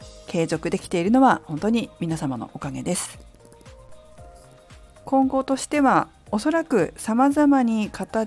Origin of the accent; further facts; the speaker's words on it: Fukushima, Japan; moved away as an adult; now in Tokyo, Japan; 最初は福島、地元の福島で働いてたんですけど、まあ、東京に出てきて、東京のフィットネスクラブで働き始めた